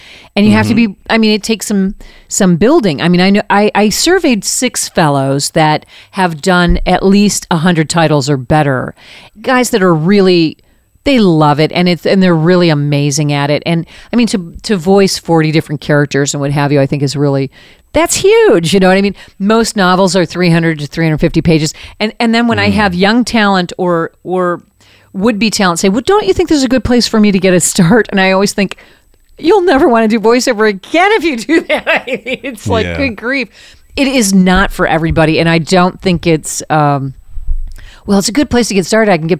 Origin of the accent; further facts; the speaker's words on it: Detroit, Michigan, United States; also born or lived in Chicago; now in Los Angeles, United States; I'm an adopted Chicagoan. I'm from Detroit originally, but I lived in Chicago longer than I lived anywhere, and I've been out here for just shy of 8 years. You know, so but yeah, you know, here in Los Angeles, that is.